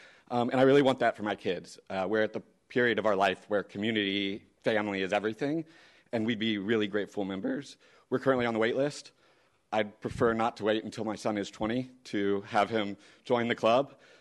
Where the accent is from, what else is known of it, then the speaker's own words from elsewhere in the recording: Austin, Texas, United States; when I grew up in Austin, Texas, and we had a very similar club right down the street from my house, and it was such an important part of my life.